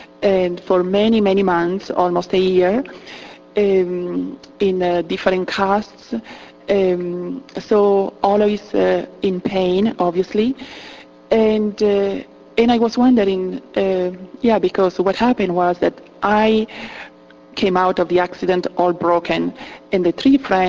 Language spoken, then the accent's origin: English; Italy; English is a second language; I'm from Italy too, every immigrant brings with him or with her the tradition of their country, the language of her or his country